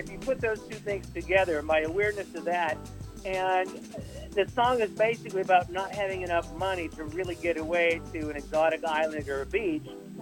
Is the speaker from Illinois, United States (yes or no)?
no; Boston, Massachusetts, United States; also born or lived in Pittsburgh; now in Florida, United States; And I've been down in Florida full time for about 3.5 years now. But I'm originally from Boston, but I was in Pittsburgh for many years.